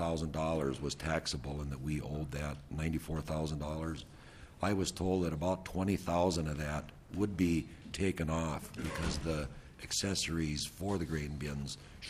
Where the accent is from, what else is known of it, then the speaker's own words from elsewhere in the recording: Minnesota, United States; now in Montevideo, United States; I own Custom Ag Service out of Montevideo, Minnesota. I was born and raised in Kitson County up in the northwest corner of the state and on a farm family.